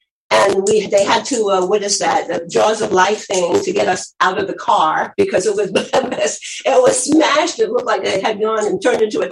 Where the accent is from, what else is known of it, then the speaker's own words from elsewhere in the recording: New York, United States; Now I'm a native New Yorker, 3 generations. New York was nothing special to me. It was where I grew up in Manhattan.